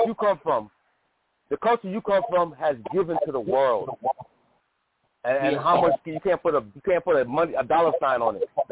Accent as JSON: {"language": "English", "country": "Guyana", "said": "I'm Guyanese. I'm from Guyana, South America."}